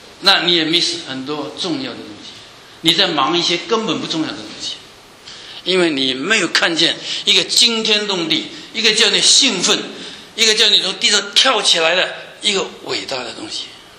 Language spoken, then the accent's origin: Chinese; Zhongshan, Guangdong, China; 为广东人生的，我是广东人啊，为中山人生，我是中山县的人啊